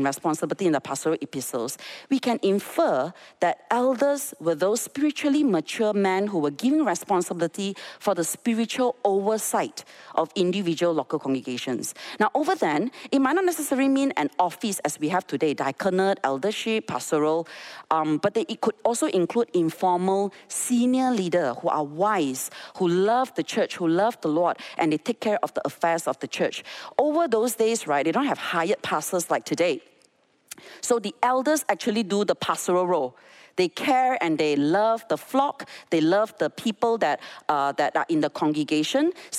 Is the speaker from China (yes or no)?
yes; Xinjiang, China; I was growing up in Xinjiang.